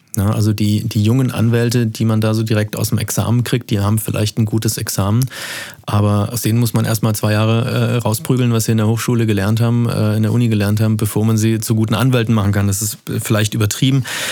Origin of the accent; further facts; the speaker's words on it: Freiburg, Baden-Württemberg, Germany; also born or lived in Berlin; Ich stamme aus Freiburg, meine Frau kommt aus der Ecke Heidelberg und wir haben unsere Familie unten.